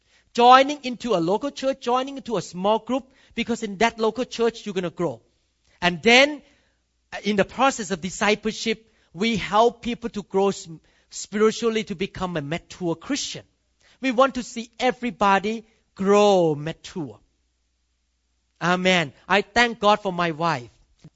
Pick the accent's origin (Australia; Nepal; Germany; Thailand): Thailand; English is a second language; now in United States; When I first came to America, I used the word shepherding because I came from Thailand.